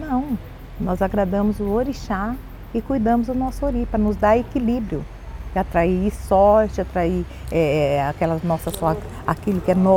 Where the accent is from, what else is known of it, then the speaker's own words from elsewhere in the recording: Jaboticabal, São Paulo, Brazil; born there; Eu nasci em Jabuticabal, né, uma cidadezinha do interior, aqui a pouca distância daqui de Ribeirão Preto. E ali a gente era católico, apostólico, romano, praticante, ia à missa todos os domingos, né?